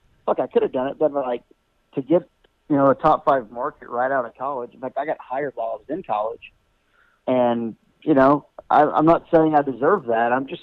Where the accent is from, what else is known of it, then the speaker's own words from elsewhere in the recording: Olney, Texas, United States; I grew up in Olney, but Graham was kind of the local station.